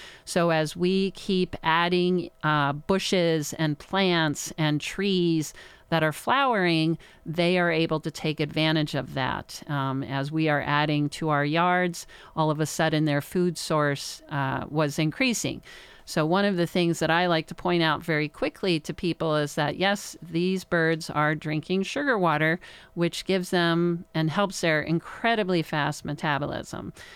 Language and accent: English; New Jersey, United States; also born or lived in Colorado; Yeah, so I grew up in New Jersey, which I know there were hummingbirds there, but I never got to actually pay attention to them till I moved to Colorado.